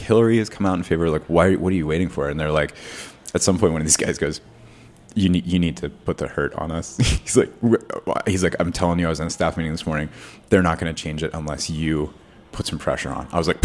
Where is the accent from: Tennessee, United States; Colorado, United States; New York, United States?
Colorado, United States; I'm from Colorado.